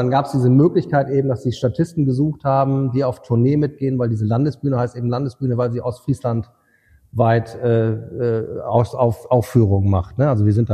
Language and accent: German; Wilhelmshaven, Lower Saxony, Germany; Und ich bin in Wilhelmshaven aufgewachsen. Das ist eine 80.000 Einwohnerstadt, nicht weit von Varel.